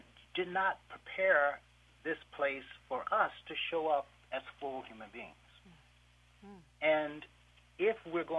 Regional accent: Apalachicola, Florida, United States; when I speak in my hometown of Apalachicola, Florida

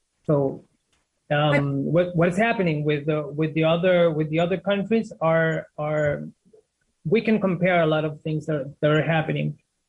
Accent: Tegucigalpa, Francisco Morazán, Honduras; now in Buenos Aires, Argentina; I'm from Tegucigalpa, from the capital of Honduras.

